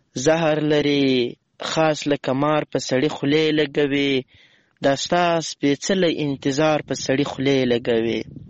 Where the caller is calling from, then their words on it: Lashkar Gah, Helmand, Afghanistan; accent: Helmandi; یو ځل بیا خوشحاله یم چې در سره ګډونوالې … هم له هلمند مرکز لشکرګاه شاره پیغام درته پرېږدم.